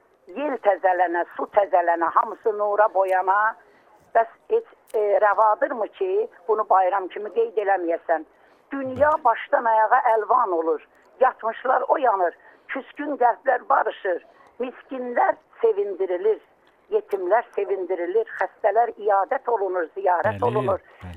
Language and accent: Azerbaijani; Zangilan District, Azerbaijan; Çünki mən özüm əslən Zənginanlıyam, mən Zəngilan rayonundanam. Yəni, demək istəyirəm, Araz qırağında yaşayan bir insanam.